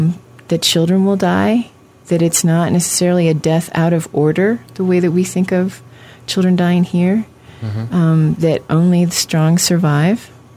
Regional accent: United States; For me, it was, as an American who expects to live a very long time, there was something incredibly true and humbling

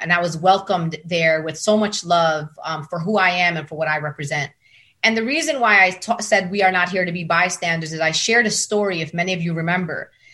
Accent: New York City, New York, United States; having me as a woman of color born and raised in New York City, was the perfect person to have as the CUNY commencement speaker.

